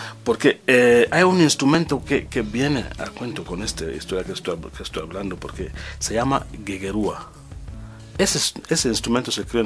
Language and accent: Spanish; Bangangté, West, Cameroon; yo soy de Bangante, que soy Bamiliké, pero mi ciudad es Bangante.